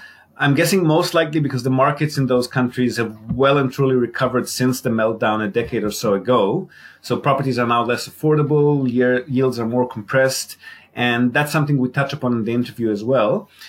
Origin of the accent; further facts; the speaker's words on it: Israel; moved away as an adult; also born or lived in Australia; Well, I'm Israeli, born and bred in Israel. I moved to Australia in my late 20s, and I was living there comfortably till I met my my first wife, and she was Japanese.